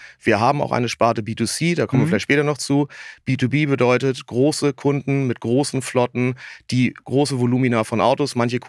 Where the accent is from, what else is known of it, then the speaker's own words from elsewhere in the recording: Hamburg, Germany; 42 Jahre, komme aus Hamburg, gebürtig aus Hamburg